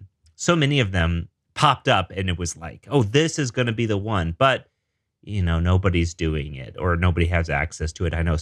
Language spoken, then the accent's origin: English; Denver, Colorado, United States; I'm a developer from Denver.